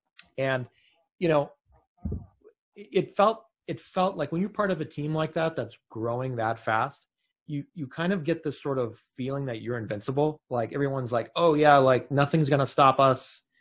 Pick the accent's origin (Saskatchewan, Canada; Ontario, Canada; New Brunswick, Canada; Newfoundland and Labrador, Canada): Ontario, Canada; London; also born or lived in Toronto; now in United States; Yes, I am Canadian. I was born in Toronto. I grew up in a town called London. And yes, but I've been living in Southern California here for, since 2000, I guess.